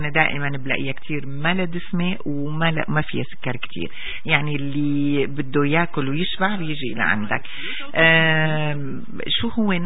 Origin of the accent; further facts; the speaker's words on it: Syria; أخباري دائما أنا من سوريا